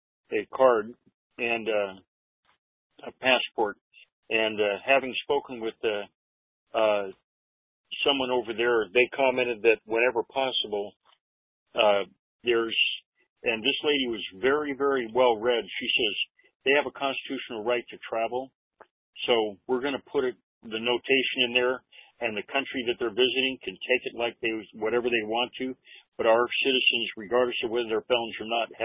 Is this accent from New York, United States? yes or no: yes; Bronx, New York, United States; I'm from the Bronx.